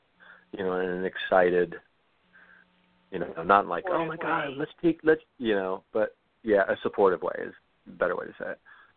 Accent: Ohio, United States; Like I grew up in Southern Ohio. All of my sisters were pregnant at like 18.

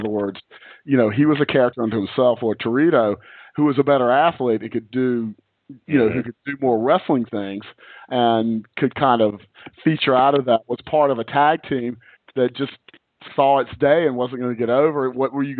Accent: Puerto Rico; We're from Puerto Rico.

